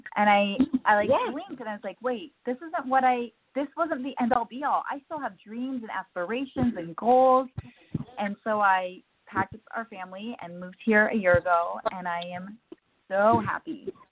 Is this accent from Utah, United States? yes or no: no; Minnesota, United States; also born or lived in Mississippi / Texas / Idaho / Alabama; I was born in Mississippi, and I lived there for less than a year before we started hopping around, and we hopped around to Texas, we hopped around to Idaho, we hopped around to Minnesota, Alabama, we went to the Netherlands, and then my parents ended up settling in Minnesota